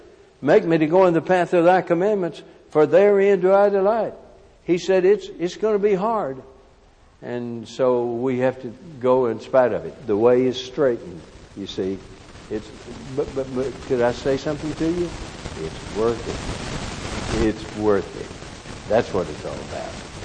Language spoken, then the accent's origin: English; Morton, Texas, United States; When I was a kid growing up in Morton, not very far from Littlefield, we lived on the old Taylor place, on the old Taylor home, and it was across from Cone's pasture